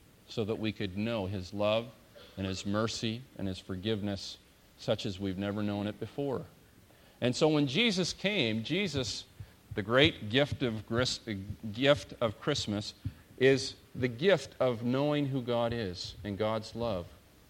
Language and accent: English; Owen Sound, Ontario, Canada; I'm not. I was raised in Owen Sound.